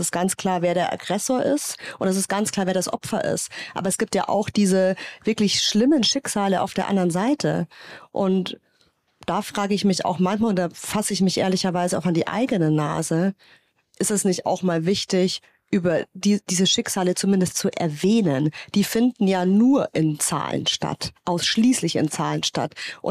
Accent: Germany; ich bin selber in der Welt groß geworden, ich bin in einem Deutschland sozialisiert worden

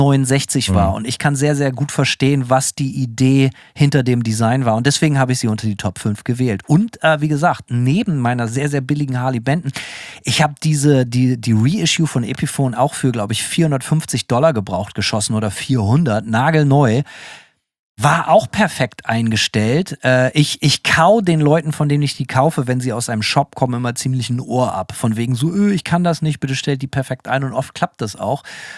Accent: Bremen, Germany; wollten wir unbedingt eine E-Gitarre haben und haben immer aus dem Musikhaus, immer aus dem Musikladen bei uns in Bremen immer so einen Katalog gehabt.

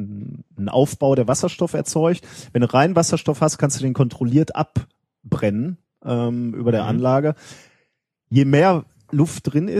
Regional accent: North Rhine-Westphalia, Germany; hier im Ruhrgebiet, wir kommen ja aus dem Ruhrgebiet, wir senden ja aus dem Ruhrgebiet.

